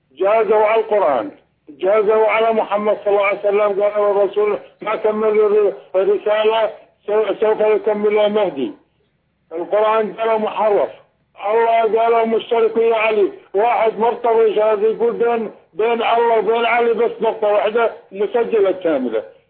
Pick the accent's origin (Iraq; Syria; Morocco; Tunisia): Iraq; أنا بالنسبة أنا عراقي